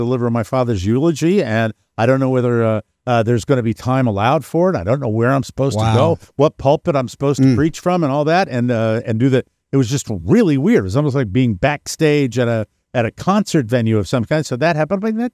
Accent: Glastonbury, Connecticut, United States; I went to the ATM in my hometown of Glastonbury, Connecticut, on a absolute dead calm day.

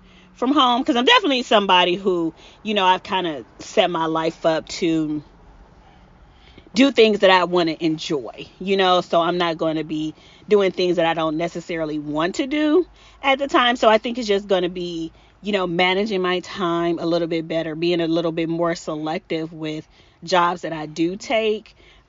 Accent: Cleveland, Ohio, United States; I'm originally from Cleveland, Ohio.

